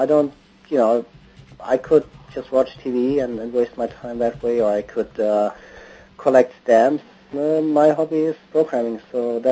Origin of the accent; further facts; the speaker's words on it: Germany; also born or lived in Toulouse, France; now in Herndon, United States; I'm from Germany originally. I came to the States in 97 and then went back to Toulouse, lived in Toulouse, southern France for 4 years, and then I'm back since 2004.